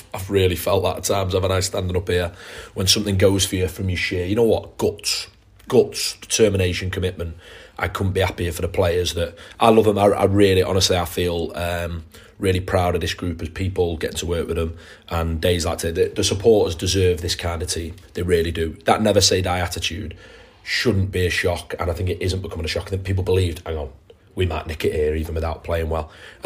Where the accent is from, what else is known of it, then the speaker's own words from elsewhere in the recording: Chester, North West England, United Kingdom; But it isn't because I'm from Chester